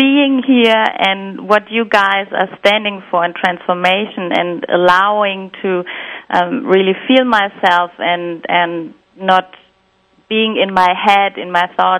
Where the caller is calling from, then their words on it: Frankfurt, Hesse, Germany; I'm calling in from Frankfurt in Germany.